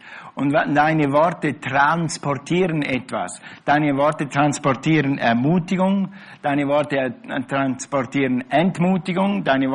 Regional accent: Switzerland; Bei mir war das so, wir waren ziemlich katholisch. Bei uns in der Schweiz sagt man fast stockkatholisch.

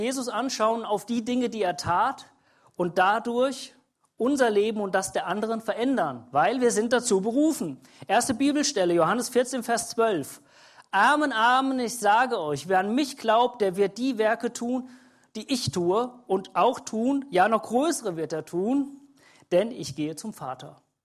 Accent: Hesse, Germany; Ich bin Hesse.

